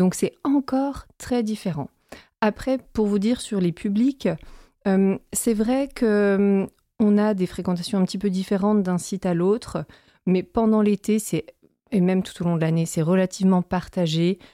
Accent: Grand Est, France; moved away as an adult; also born or lived in Vendée; now in Bergerac, France; Je suis originaire du Grand Est et j'ai travaillé d'abord 7 ans en Vendée.

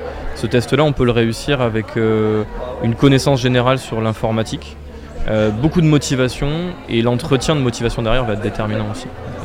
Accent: Bergerac, Nouvelle-Aquitaine, France; born there; je suis né à Bergerac. J'étais parti pour mes études et j'ai travaillé à l'étranger quelques années. Et je suis revenu ici

